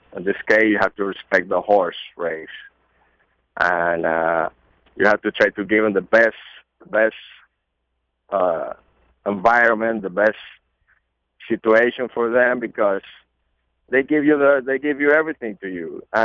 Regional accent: Venezuela; English is a second language; Those days, my father has a horse. He was an owner of a filly and one of his friends' barn in La Rinconada in Caracas.

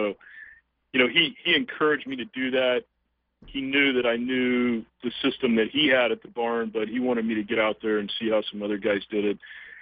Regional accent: Texas, United States; especially growing up in Texas, to be a football player

